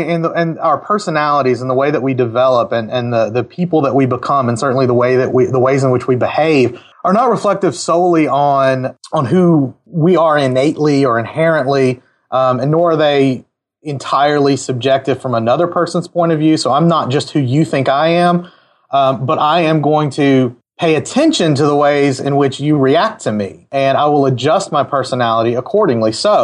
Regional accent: Mississippi, United States; Yeah, so I am originally from Mississippi. I've lived here most of my life outside of a few years.

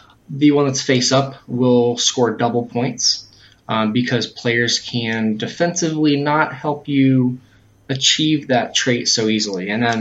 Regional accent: Dayton, Ohio, United States; We are from Dayton, Ohio, so just a micro publisher

